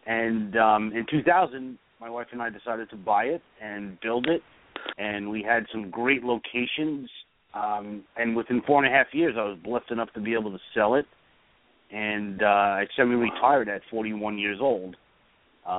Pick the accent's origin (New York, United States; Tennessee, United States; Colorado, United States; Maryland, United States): New York, United States; Brooklyn; accent: New York; Well, I was going to say Long Island, but, you know. I was born and raised